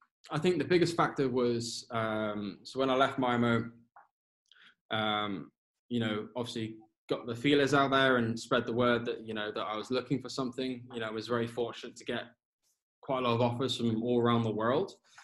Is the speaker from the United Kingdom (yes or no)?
yes; England, United Kingdom; my wife's Danish and obviously I'm English